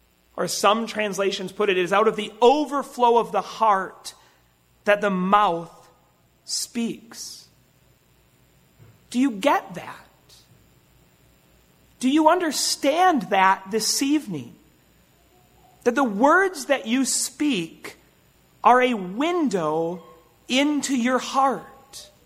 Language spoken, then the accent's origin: English; Minnesota, United States; I was born and raised in Minnesota. And you know that when you're raised in the cold tundra of the north, that sometimes we tend to have an accent.